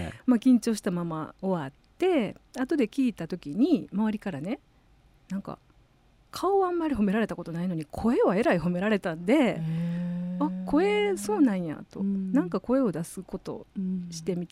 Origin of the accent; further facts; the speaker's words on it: Osaka, Japan; 私大阪市内です。